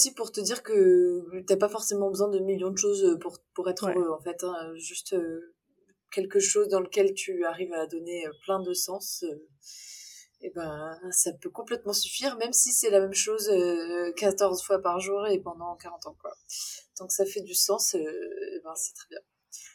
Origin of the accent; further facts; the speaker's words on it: Lyon, Auvergne-Rhône-Alpes, France; En plus, moi, je suis lyonnaise